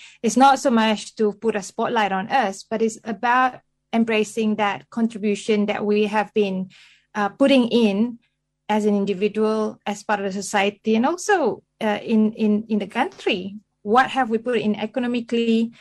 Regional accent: Penang, Malaysia; and I'm from Penang, Malaysia.

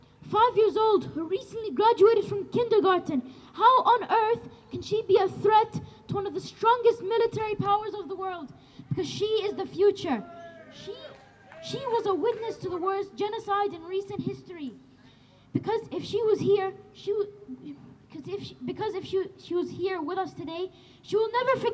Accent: Australia; being born and raised in Australia, I will never forgive and I will never forget our second Nakba!

